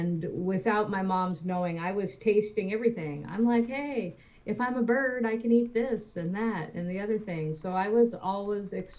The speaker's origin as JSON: {"language": "English", "town": "Manley Hot Springs", "region": "Alaska", "country": "United States", "tie": "born or raised there", "said": "I grew up in Manly Hot Springs in the late 70s."}